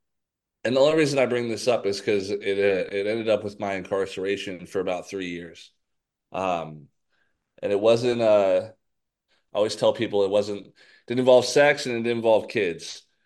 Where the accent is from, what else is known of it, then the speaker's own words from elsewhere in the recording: Cedar Woolley, Washington, United States; But I grew up in Washington State, a little close to Bellingham in a small town called Cedar Woolley.